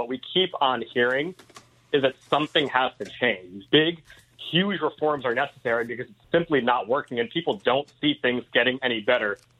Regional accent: Rhode Island, United States; I mean, there's a district in Rhode Island, Steve. That's my home state

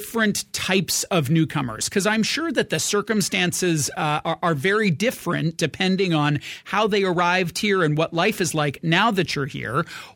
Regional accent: Canada; As a Canadian who was born here, who spent my life here, and who had a dad who spent lots of time talking about money

